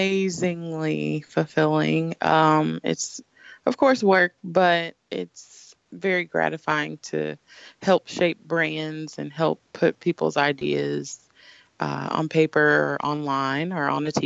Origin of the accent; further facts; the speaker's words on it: Kansas City, Missouri, United States; Well, I'm from the best city in Missouri, Kansas City, Missouri.